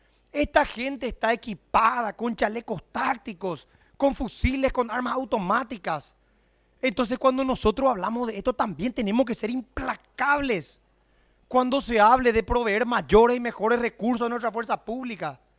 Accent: Alto Paraná, Paraguay; Repito una vez más, yo que vengo del Alto Paraná, la dinámica en cuanto a la inseguridad en la frontera es completamente distinta

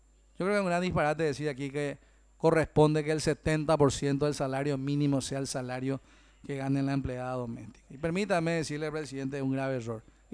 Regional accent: interior, Paraguay; Y nosotros, que venimos del interior de la República

